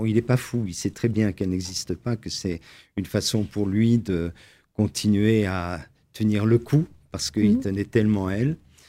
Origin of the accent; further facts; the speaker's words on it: Brussels, Belgium; now in Metz, France; Alors, je ne suis pas messin, je ne suis même pas lorrain, je suis bruxellois d'origine.